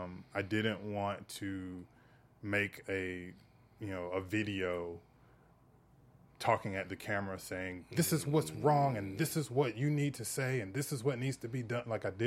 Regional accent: the South, United States; Because I come from the South.

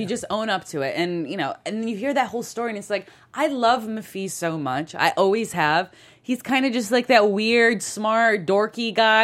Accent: East Coast, United States; Like, I'm from the East Coast. I know those frat boys.

